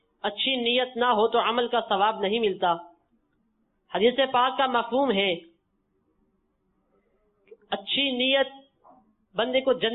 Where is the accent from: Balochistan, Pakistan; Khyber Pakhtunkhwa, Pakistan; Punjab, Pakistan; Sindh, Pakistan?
Punjab, Pakistan; Lahore; مرکز الاولیاء لاہور مصطفیٰ آباد سے.